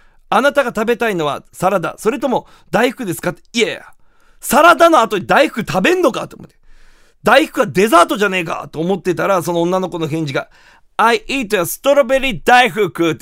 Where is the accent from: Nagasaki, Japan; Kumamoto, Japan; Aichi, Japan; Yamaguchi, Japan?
Kumamoto, Japan; 正直言って僕、熊本出身だしな。